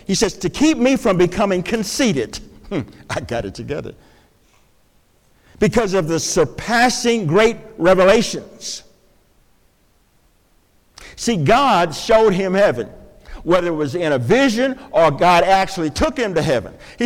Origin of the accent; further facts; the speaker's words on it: Texas, United States; growing up in Texas, I'd go around barefooted, and we call them sticker bugs.